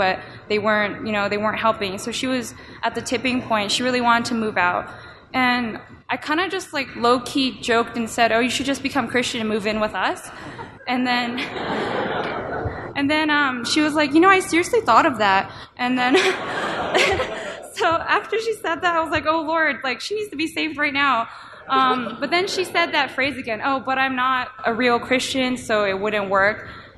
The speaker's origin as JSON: {"language": "English", "region": "California", "country": "United States", "said": "And we're from NorCal, so we were going to go home, too."}